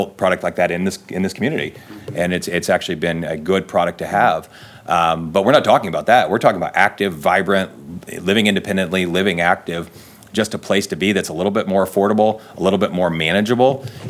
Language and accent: English; Gas City, Indiana, United States; So I'm from Gas City, Indiana. I don't know if many of you know where that is.